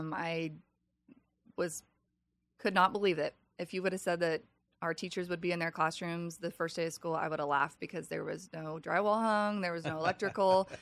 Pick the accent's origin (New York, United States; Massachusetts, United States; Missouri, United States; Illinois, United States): Missouri, United States; Rockport; now in Iowa, United States; I'm originally from Rockport, Missouri. My husband and I met at Northwest, and I followed him up here to be an Iowa girl now.